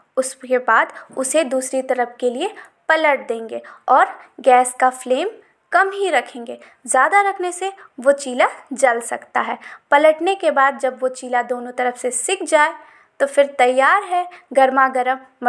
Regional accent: Ranchi, Jharkhand, India; और मैं रांची से हूँ।

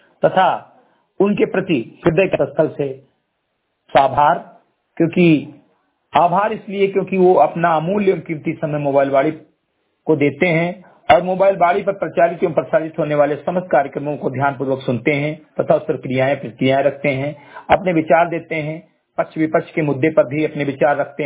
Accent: Uttar Pradesh, India; ग्राम सभा सिद्धि कटई विकास खंड मेनपुरा जनपद बहराइच का मूल निवासी हूं तथा एक सामाजिक कार्यकर्ता हूं

